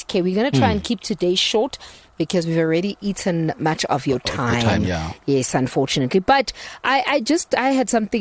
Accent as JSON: {"language": "English", "region": "Eastern Cape", "country": "South Africa", "said": "I'm from the Eastern Cape. But I went to a school in the Eastern Cape."}